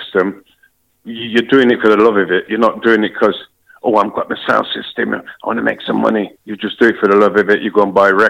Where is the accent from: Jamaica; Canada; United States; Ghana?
Jamaica; now in Rugby, United Kingdom; even when I came to rugby from Jamaica, straight away, the music.